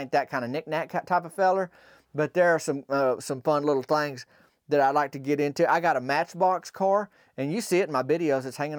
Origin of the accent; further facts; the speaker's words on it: Arkansas, United States; my home state here, we got some of the best town names you ever gonna find, from Toadsuck to Possum Grape